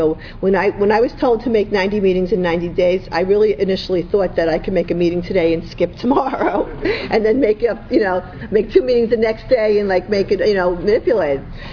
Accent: Bronx, New York, United States; I'm an addict from the Bronx, and I'm a product of H&I.

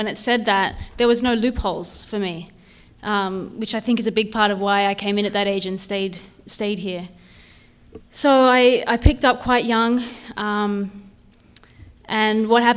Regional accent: Sydney, New South Wales, Australia; I'm Australian and I grew up in Sydney, Australia.

